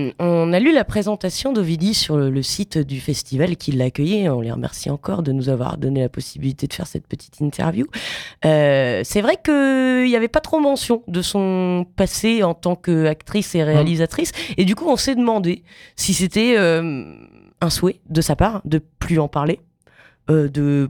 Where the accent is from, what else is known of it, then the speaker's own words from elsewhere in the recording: United States; accent: American; French is a second language; Moi, j'aurais dit Matsky, mais c'est mon accent américain.